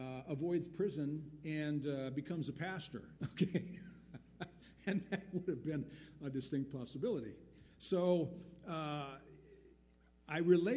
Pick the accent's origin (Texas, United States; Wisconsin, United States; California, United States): Wisconsin, United States; West Bend; also born or lived in Milwaukee; Prior to that, we had spent a year in West Bend. That was my hometown after we moved out of Milwaukee in 71. My parents, again, moved to West Bend, bought a home there.